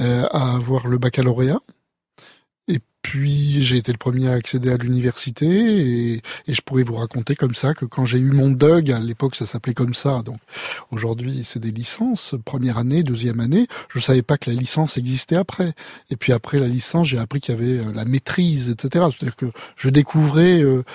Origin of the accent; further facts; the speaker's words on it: Lyon, Auvergne-Rhône-Alpes, France; born there; Alors moi, je ne suis pas un déraciné, je suis né à Lyon.